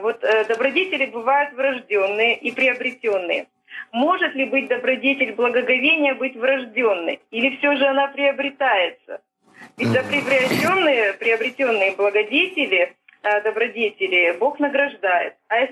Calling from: Chelyabinsk, Chelyabinsk Oblast, Russia; я из Челябинска.

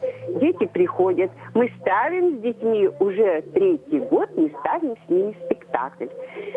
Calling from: Smolensk, Smolensk Oblast, Russia; Я из Смоленска.

